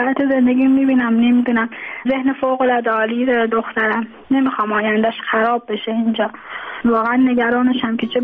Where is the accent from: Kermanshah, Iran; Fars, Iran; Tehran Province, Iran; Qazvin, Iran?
Tehran Province, Iran; Tehran; born there; now in Mashhad, Iran; من خودم متولد تهرانم، اینجا به دلایل ازدواج کردم اومدم اینجا، حالا موندگار شدم دیگه، توان بازگشت نداشتم